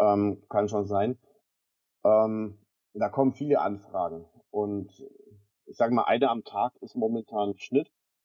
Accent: Bavaria, Germany; accent: Franconian; gerade jetzt als deutscher, bayerischer Bestatter oder wie ich immer sage, fränkischer, man hört es ja raus, wo ich her bin

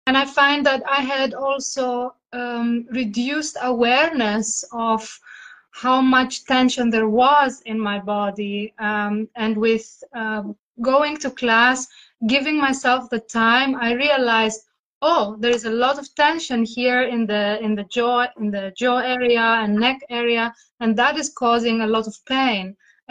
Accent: Greece; moved away as an adult; now in Netherlands; I am from Greece, living in the Netherlands and been everywhere around Europe, living around in different countries because I was an academic

